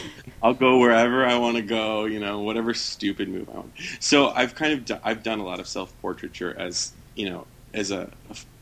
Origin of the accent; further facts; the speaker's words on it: Michigan, United States; now in Chicago, United States; because I grew up near Lake Michigan on the other side of the lake. And even though now I live in a major city and not in the woods like I did before